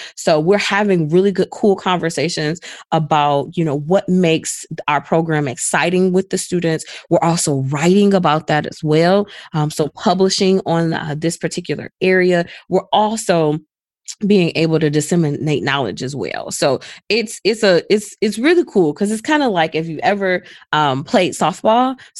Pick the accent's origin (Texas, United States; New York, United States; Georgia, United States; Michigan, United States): Michigan, United States; Detroit; So I am from Detroit.